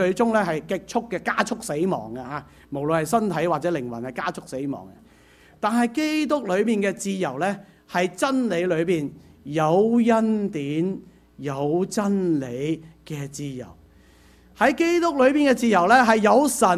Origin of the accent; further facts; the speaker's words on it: China; now in Canada; 我係中國人，你就我中國話嚇